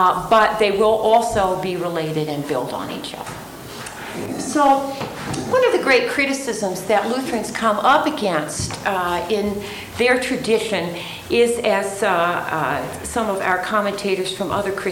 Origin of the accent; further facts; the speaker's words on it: Maryland, United States; I grew up in Maryland and did my seminary degree at Gettysburg Seminary in Pennsylvania, and was a parish pastor in Connecticut.